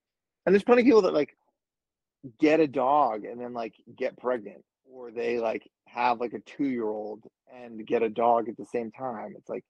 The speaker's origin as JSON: {"language": "English", "region": "New Jersey", "country": "United States", "tie": "born or raised there", "said": "I mean, I grew up in North Jersey and then I never had horses."}